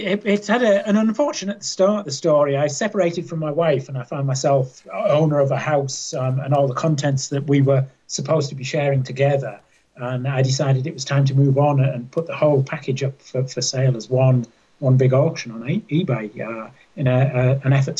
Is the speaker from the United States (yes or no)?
no; England, United Kingdom; moved away as an adult; also born or lived in Australia; I was born and raised in England. I lived in Australia for 7 years. My wife and I moved out there shortly after we were married